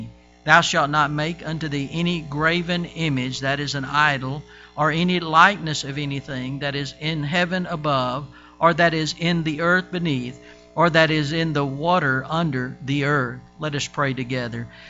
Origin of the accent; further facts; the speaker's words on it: United States; I speak of that because, you know, I'm from America and my heart goes out to this country